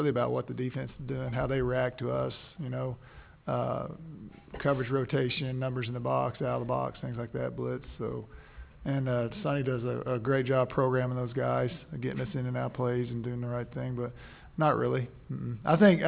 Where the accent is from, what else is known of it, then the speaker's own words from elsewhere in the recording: Arlington, Texas, United States; I'm from Metroplex. You know, I grew up in Arlington and actually did punt, pass, and kick in the Carter when I was a little kid.